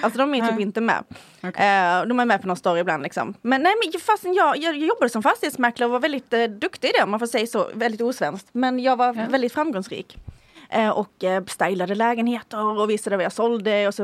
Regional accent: Åhus, Skåne, Sweden; Från Åhus.

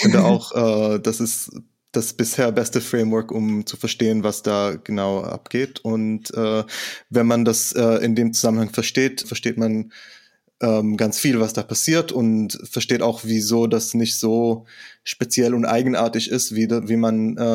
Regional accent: Israel; Ich bin in Israel aufgewachsen. Ich bin sozusagen jüdischer Israeli.

